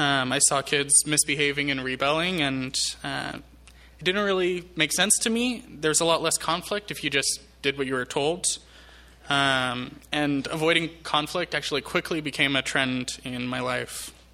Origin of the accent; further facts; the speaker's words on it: Brazil; I grew up in Brazil.